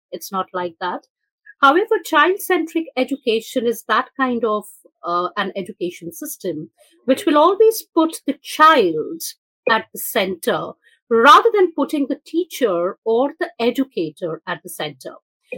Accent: India; Yes. I am an Indian, and I am currently in India as well.

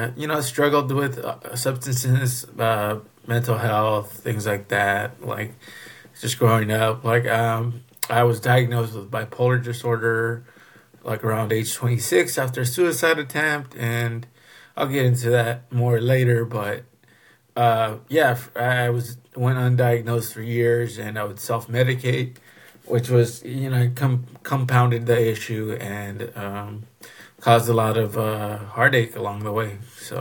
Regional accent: California, United States; also born or lived in Mexico; Okay, well, I was born in Mexico, came to the United States at a young age, and grew up here. So I'm pretty much a Californian.

